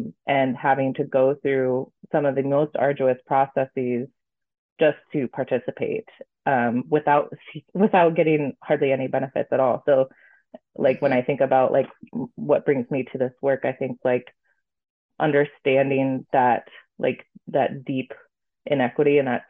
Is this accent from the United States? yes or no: yes; Washington, United States; You know, I grew up in Eastern Washington and like parents still live out there and came out here for college